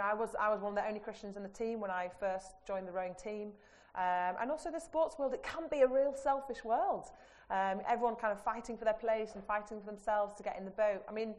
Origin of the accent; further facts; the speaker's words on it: Yorkshire and the Humber, United Kingdom; I'm from Yorkshire